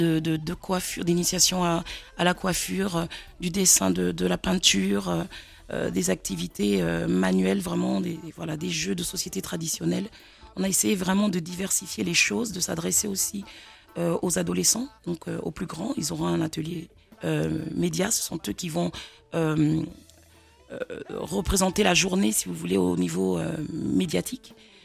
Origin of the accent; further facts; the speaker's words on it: Gabon; je suis originaire du Gabon